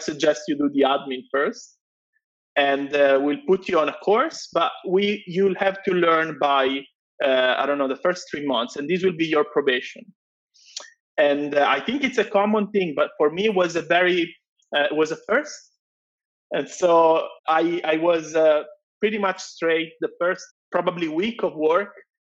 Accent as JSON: {"language": "English", "country": "Italy", "second_language": "English", "said": "I was from Italy"}